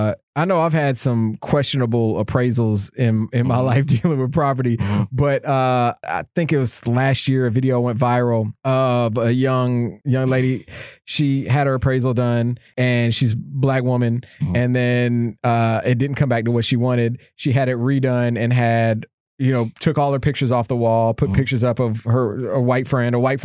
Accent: Georgia, United States; I remember growing up where I grew up in Clayton County, Georgia, which was, when I was young, a predominantly white area of Atlanta.

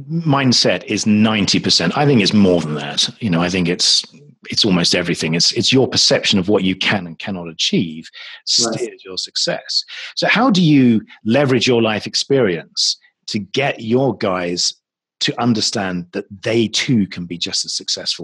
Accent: United Kingdom; moved away; I'm a Brit. I moved over here a few years ago.

